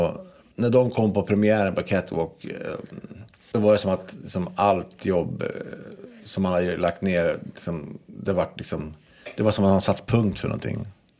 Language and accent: Swedish; Hudiksvall, Gävleborg County, Sweden; Det andra är när vi kommer från Hudik till Cirkus och vågar ta klivet till Cirkus med en föreställning som heter Elvis.